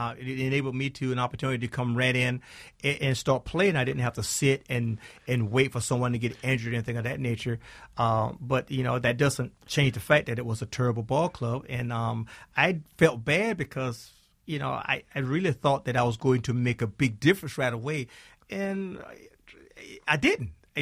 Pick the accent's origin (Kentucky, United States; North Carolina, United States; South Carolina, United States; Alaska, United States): South Carolina, United States; I'm from South Carolina, population of about 500 in my hometown.